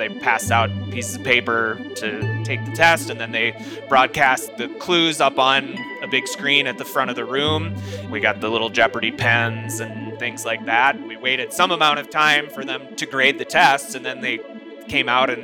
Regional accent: Fort Collins, Colorado, United States; I'm sure I said, hey, I'm new here. I'm from Fort Collins, Colorado.

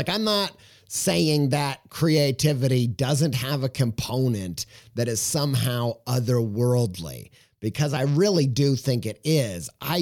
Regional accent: Indiana, United States; I'm from Southern Indiana, okay? I don't know how to say that properly

